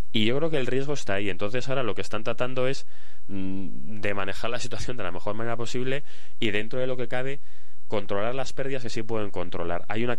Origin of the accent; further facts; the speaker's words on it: Spain; Esto yo, siendo español, lo haría exactamente el mismo ejercicio, ¿eh?